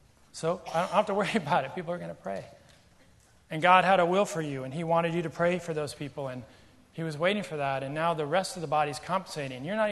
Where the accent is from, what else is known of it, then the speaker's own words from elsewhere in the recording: Seattle, Washington, United States; I'm from Seattle.